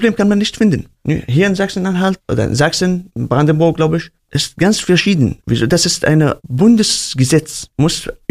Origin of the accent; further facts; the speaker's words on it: Idlib, Idlib Governorate, Syria; German is a second language; moved away as an adult; now in Germany; Ich komme aus Idlib.